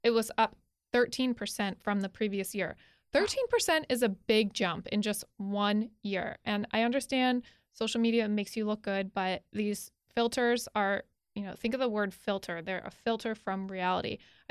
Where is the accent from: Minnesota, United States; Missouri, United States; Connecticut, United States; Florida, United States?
Connecticut, United States; I'm from Connecticut. We never really had a football team.